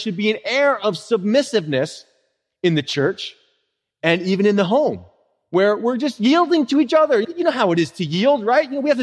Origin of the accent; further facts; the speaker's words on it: Philadelphia, Pennsylvania, United States; I grew up in Philly, man. We learned how to drive in Philly.